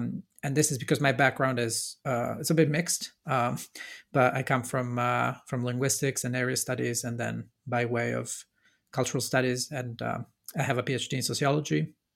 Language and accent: English; Italy; now in Bergen, Norway; I'm from Italy, and I'm currently working as a postdoctoral researcher at the University of Bergen, Norway.